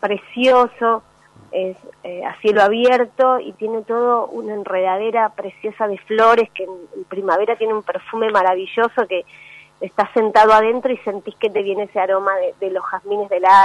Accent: General Pinedo, Chaco, Argentina; Yo soy del Chaco, de General Pinedo.

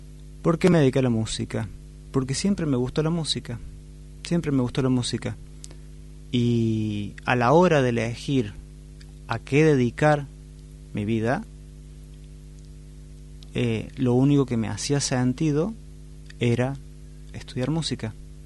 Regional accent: Córdoba, Argentina; soy cordobés, cantante y compositor de música clásica.

